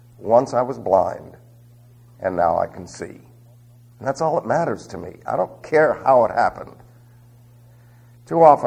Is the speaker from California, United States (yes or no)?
no; New York City, New York, United States; also born or lived in Utah; Now, I'm sure you know that I was raised in New York City, and there's not a lot of sheep on the hoof there, you know.